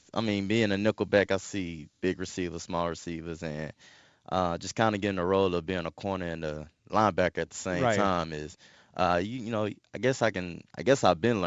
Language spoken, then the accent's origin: English; Dallas, Texas, United States; also born or lived in Lancaster, Texas / Oklahoma; now in Chicago, United States; I'm from Lancaster, Texas. Went to high school there. I was raised in Dallas, actually born in Oklahoma. So I guess I'm an Oklahoma native. Went to the University of Oklahoma 2009 to 12.